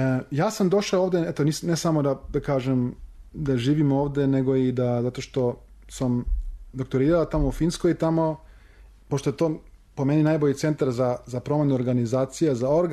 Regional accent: Serbia; now in Hamburg, Germany; ja sam iz Srbije, ja sam rođen u Hamburgu, ali ja sam iz Srbije, ja sam Srbin.

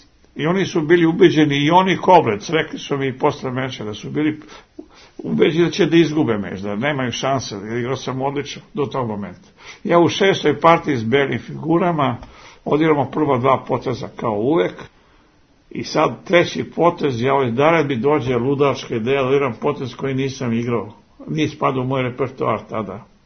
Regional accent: Belgrade, Serbia; born there; Ja sam i sam rođen u Beogradu.

